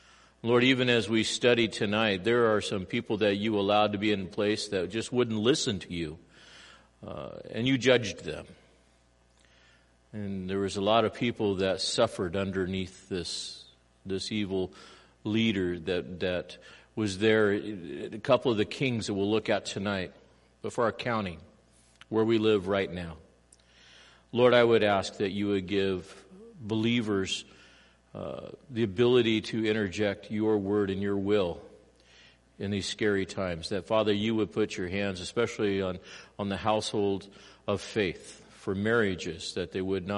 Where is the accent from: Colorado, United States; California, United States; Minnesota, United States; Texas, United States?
California, United States; Los Angeles; Growing up in East L.A., when you hear about a drive-by anything, you're usually ducking and covering.